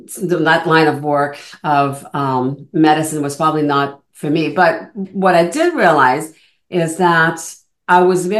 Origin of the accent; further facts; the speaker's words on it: Montreal, Quebec, Canada; first language French; English is a second language; So I was born and raised in Montreal and, French school until CJEP, which is kind of the college equivalent here in Ontario. And then I switched to English college and eventually went to McGill.